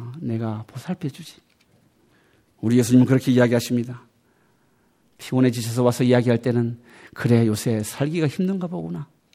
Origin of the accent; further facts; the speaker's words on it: South Korea; 저는 한국 사람입니다.